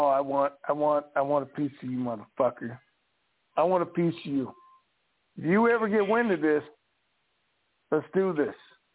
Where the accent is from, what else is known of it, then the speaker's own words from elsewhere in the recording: Colorado, United States; also born or lived in Tennessee; Originally from Colorado.